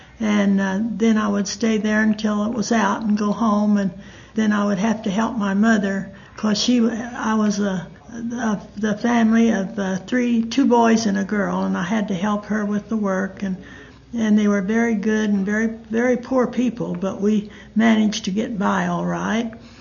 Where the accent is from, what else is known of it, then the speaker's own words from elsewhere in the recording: Wichita, Kansas, United States; I grew up in Wichita, Kansas. We finally moved to Wichita, Kansas.